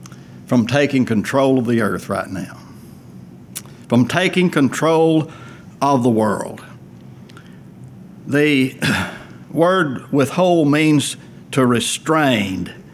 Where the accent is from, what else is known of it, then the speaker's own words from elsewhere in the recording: United States; Now, I was born in America, reared in America, educated in America.